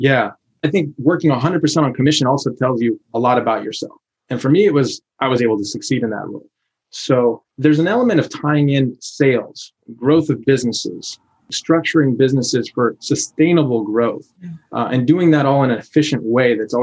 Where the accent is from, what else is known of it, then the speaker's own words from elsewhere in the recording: Los Angeles, California, United States; Oh, I'm from LA originally.